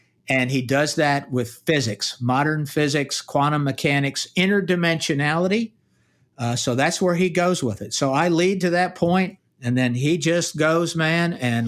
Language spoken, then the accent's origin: English; United States; which we did, I'm American, our government outlawed all sorts of rituals